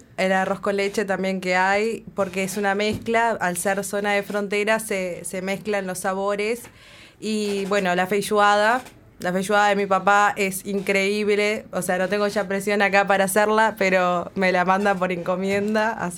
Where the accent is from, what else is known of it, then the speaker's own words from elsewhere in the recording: Santana do Livramento, Rio Grande do Sul, Brazil; es el dialecto portugués uruguayo que está ubicado en la zona de fronteras. Y bueno, nací en Santana, donde me crié con una cultura gauchesca